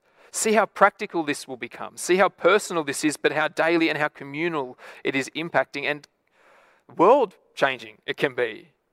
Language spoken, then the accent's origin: English; Lithgow, New South Wales, Australia; I'm not really a hipster. I'm actually from Lithgow.